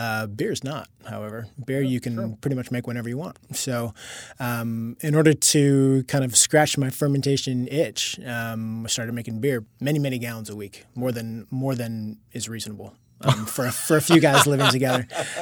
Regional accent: Vallejo, California, United States; I grew up in the Bay Area. I grew up in Vallejo, California. So not too far from Napa, actually.

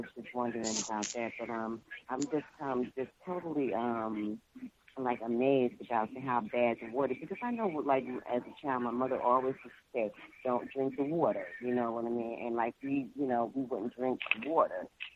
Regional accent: New Jersey, United States; I'm originally from North New Jersey

